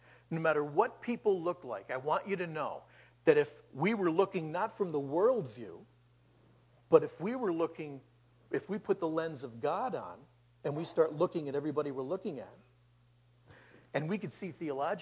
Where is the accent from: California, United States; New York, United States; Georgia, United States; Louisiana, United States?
New York, United States; You know, I'm from New York.